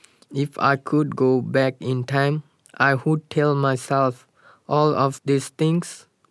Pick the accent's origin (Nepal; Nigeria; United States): Nepal; I'm from Nepal